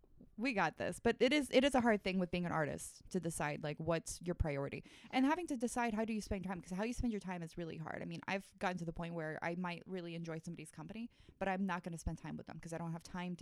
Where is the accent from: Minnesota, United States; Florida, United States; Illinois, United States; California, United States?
Florida, United States; also born or lived in Dallas, Texas; I'm from Texas. Born in Dallas, grew up in Florida.